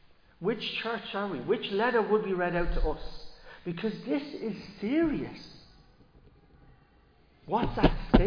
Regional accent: Philadelphia, Pennsylvania, United States; I'm from Philadelphia.

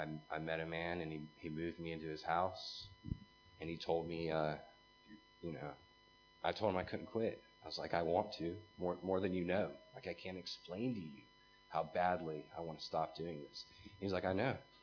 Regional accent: North Carolina, United States; Growing up in America, North Carolina, I never really felt like I fit in anywhere or anything.

